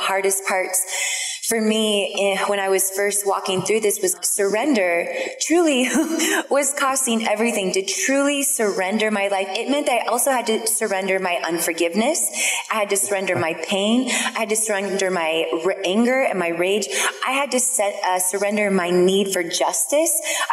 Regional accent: Oregon, United States; And I'm like, okay, I'm from Oregon.

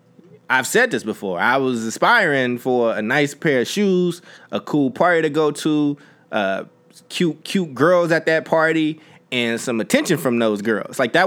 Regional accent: Oakland, California, United States; Like, I don't need you to feel sorry for me growing up in Oakland. I loved growing up in Oakland.

